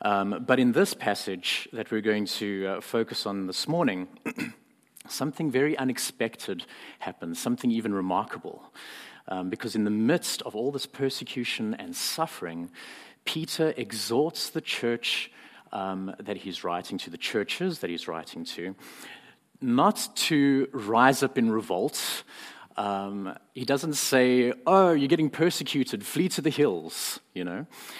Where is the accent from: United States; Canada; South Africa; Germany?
South Africa; We are hoping to return to South Africa in a few years because I'm from South Africa. I have a bit of an accent